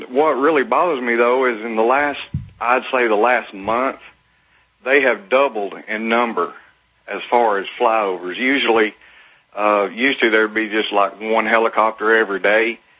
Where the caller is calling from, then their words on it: Burnet, Texas, United States; I'm calling from Burnett.